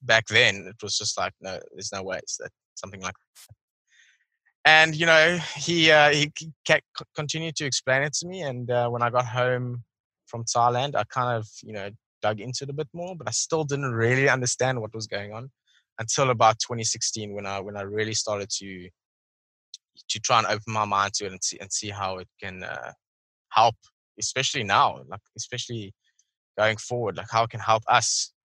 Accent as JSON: {"language": "English", "country": "South Africa", "tie": "born or raised there", "said": "So I'm not from the UK. I'm from South Africa. I've grown up here. I'm 27 years old now. I've always been in South Africa."}